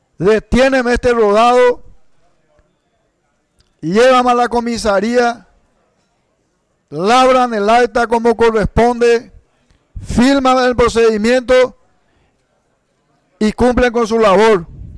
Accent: Paraguay; somos paraguayos en primer lugar y segundo, creemos en Dios Todopoderoso

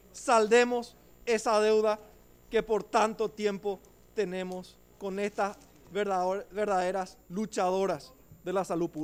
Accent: Paraguay; le demos eso como paraguayos

